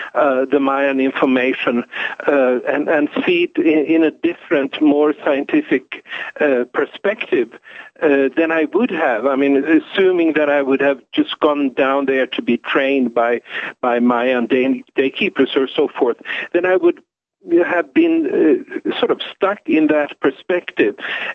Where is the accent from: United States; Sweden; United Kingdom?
Sweden; I'm born and raised in Sweden